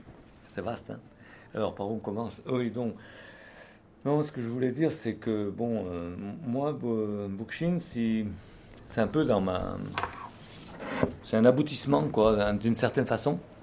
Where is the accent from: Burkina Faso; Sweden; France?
France; Auvergne-Rhône-Alpes; born there; je suis né en France. Je suis né pas très loin d'ici, d'ailleurs. Je suis né en Savoie.